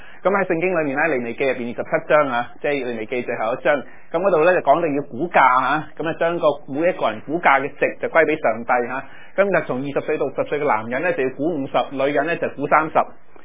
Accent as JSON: {"language": "Cantonese", "country": "China", "said": "当然我系中国人"}